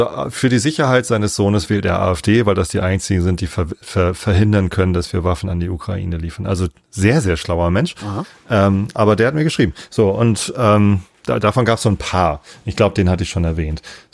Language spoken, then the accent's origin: German; Visted, Lower Saxony, Germany; in Visted, da wo ich aufgewachsen bin, das kleine Dorf hier zwei Dörfer weiter, da gibt's den Visteder Berg